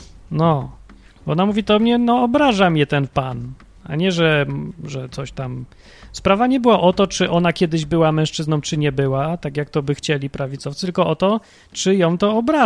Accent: Kraków, Lesser Poland, Poland; born there; Urodziłem się w Krakowie. Mam żyć w Krakowie cały czas, bo się urodziłem.

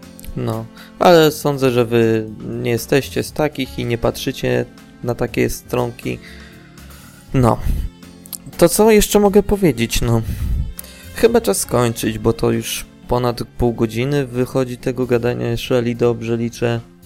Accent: Siedlce, Masovian Voivodeship, Poland; Tak, jestem z Siedlec, jak ktoś jest, to możemy się spiknąć na browca.

